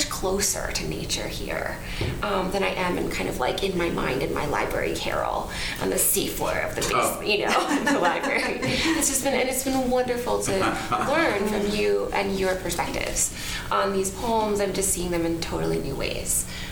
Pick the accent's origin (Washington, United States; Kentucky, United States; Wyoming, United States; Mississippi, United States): Washington, United States; Seattle; which is always my sense growing up in Seattle. That the Civil War, it was only until I moved to the East Coast that I realized how important the Civil War really was to America.